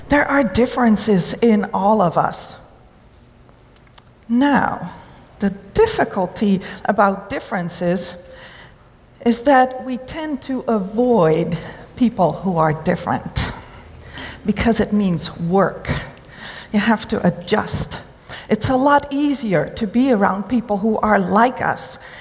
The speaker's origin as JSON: {"language": "English", "country": "Netherlands", "said": "Well, I am from the Netherlands."}